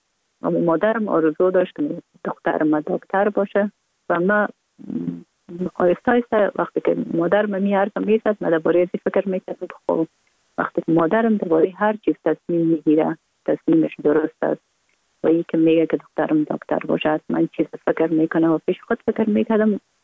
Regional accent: Kabul, Afghanistan; born or raised there

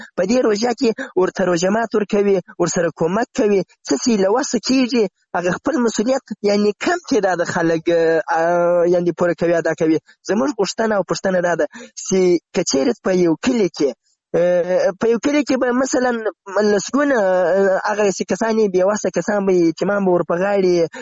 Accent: Zabul, Afghanistan; now in Ghazni, Afghanistan; زه له زابل نه راغلی یم دلته غزني کې په یو کار مصروف یم

